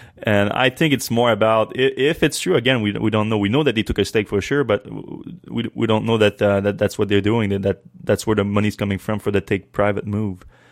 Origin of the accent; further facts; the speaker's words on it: Canada; Yeah, well, I mean, I'm not the biggest fan of Justin Trudeau